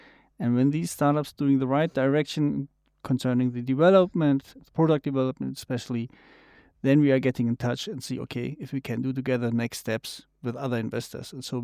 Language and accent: English; Berlin, Germany; also born or lived in Munich; now in Hamburg, Germany; born and raised in Berlin, studied there at the Technical University of Berlin, industrial engineering, started my career as a consultant for 5-6 years, then switched the industry to private equity, went to Munich for 3 years, and then came back to Hamburg